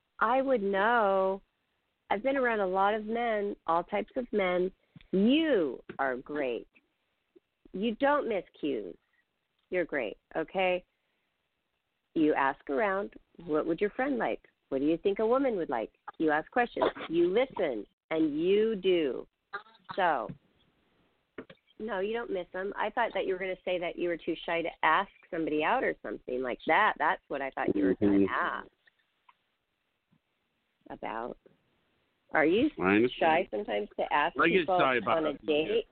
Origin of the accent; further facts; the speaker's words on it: Seattle, Washington, United States; I always remember that because I'm from Seattle.